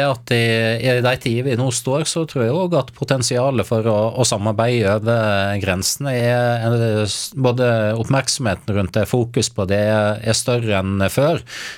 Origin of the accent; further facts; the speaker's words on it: Southern Norway, Norway; Her kommer jeg som søring